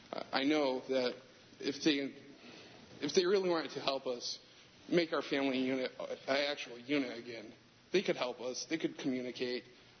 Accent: Groton, New York, United States; Oh, I'm from Groton, New York.

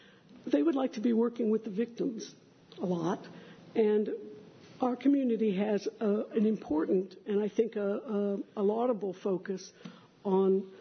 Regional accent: Texas, United States; You know, I'm from Texas

